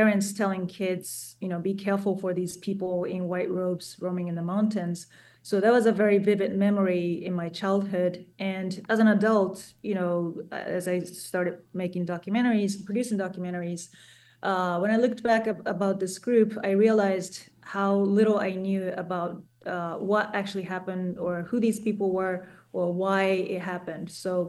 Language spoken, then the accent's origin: English; Yamanashi, Japan; And I was born and raised in Japan, in Yamanashi, the countryside.